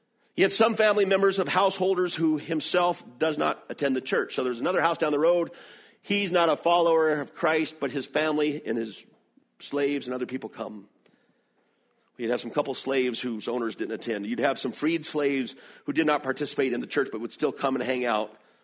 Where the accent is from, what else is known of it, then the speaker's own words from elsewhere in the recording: the South, United States; accent: Southern; Literally, I was raised Southern Baptist in the South. We all had the same Southern accent.